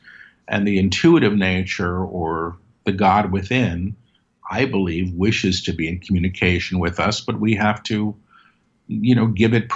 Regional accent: Manhattan, New York, United States; I grew up in Manhattan, you know, in the 60s.

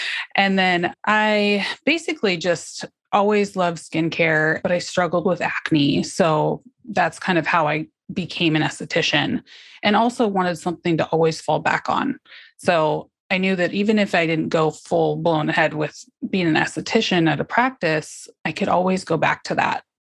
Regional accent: Huntington Beach, California, United States; You know, I grew up in Huntington Beach and every day I went to the beach, and my dad was a surfer.

